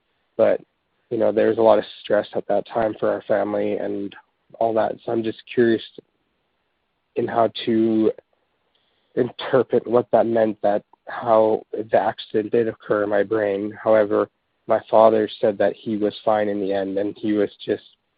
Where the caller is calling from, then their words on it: British Columbia, Canada; I'm calling from British Columbia here.